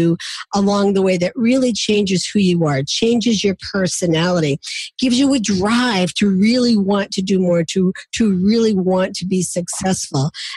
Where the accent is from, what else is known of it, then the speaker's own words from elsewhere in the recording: Pennsylvania, United States; I'm from Pennsylvania too.